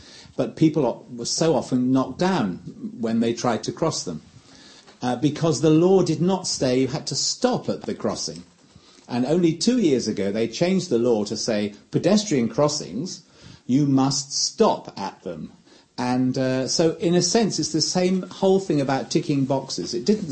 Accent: England, United Kingdom; certainly being English, for example

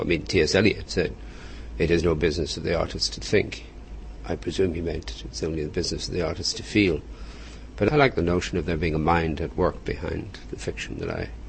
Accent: Ireland; accent: Hiberno-English; I'm an Irish writer, I live in Ireland, my children live in Ireland, I write in what we call Hiberno-English, the Irish version of the English language, which has a very strong Irish accent

